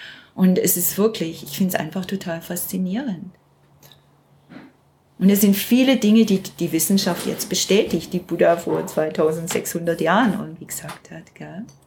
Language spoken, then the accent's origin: German; Notzing, Bavaria, Germany; so in Notzing in dem Dorf, wurde das schon sehr kontrolliert und beobachtet irgendwie und auch beurteilt